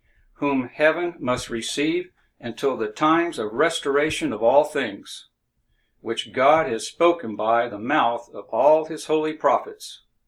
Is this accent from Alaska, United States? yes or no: no; Florida, United States; When growing up in Central Florida, it's another place here in Florida in the 1950s and 60s, I saw several natural flowing water springs.